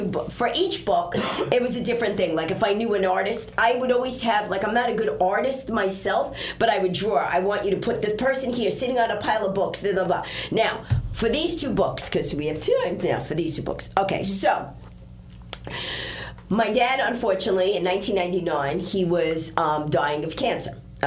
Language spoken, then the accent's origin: English; New York, United States; I'm from New York. I'm a stand-up comic.